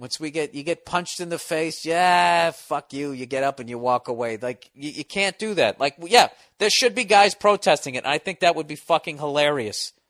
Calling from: Kansas City, Missouri, United States; All right, dear Bill, I am from Kansas City.

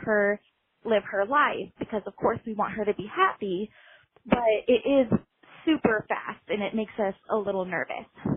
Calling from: Cincinnati, Ohio, United States; I'm calling from Cincinnati, Ohio.

